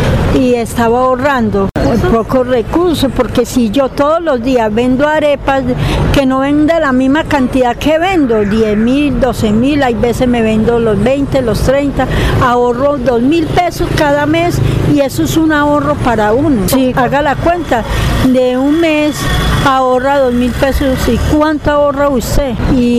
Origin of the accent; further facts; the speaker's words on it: Antioquia, Colombia; now in Huila, Colombia; soy antioqueña. Hace 26 años vivo aquí en el Huila, tengo 10 hijos